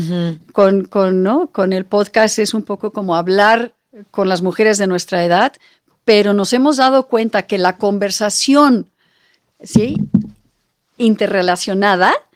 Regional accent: Netherlands; moved away as an adult; now in Mexico; Yo llegué de Holanda, porque soy holandesa, llego a México y me caso un poco más tarde

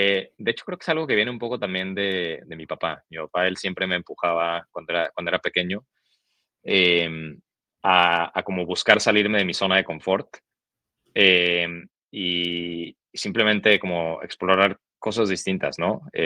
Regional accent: Guadalajara, Jalisco, Mexico; pues yo soy de Guadalajara, una ciudad que me fascina. Me encantaría algún día estar de vuelta por allá

